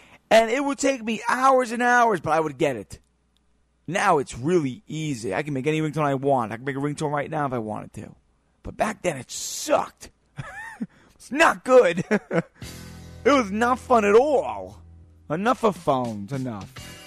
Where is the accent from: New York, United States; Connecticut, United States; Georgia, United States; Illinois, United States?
New York, United States; Especially I'm from New York, so of course I'm going to enjoy it.